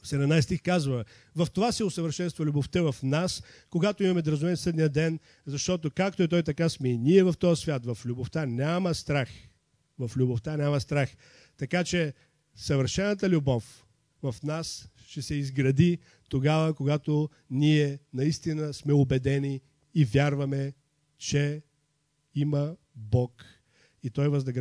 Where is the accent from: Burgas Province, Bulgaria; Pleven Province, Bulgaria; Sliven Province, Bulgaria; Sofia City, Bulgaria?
Sliven Province, Bulgaria; Tvarditsa; Аз съм от Твърдица